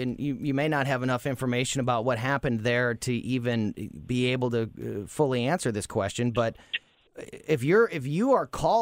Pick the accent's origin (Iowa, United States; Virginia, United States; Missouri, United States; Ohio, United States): Missouri, United States; Florissant; One was in Florissant, my hometown. We've seen a lot of protests up there in front of the Florissant Police Department here in recent days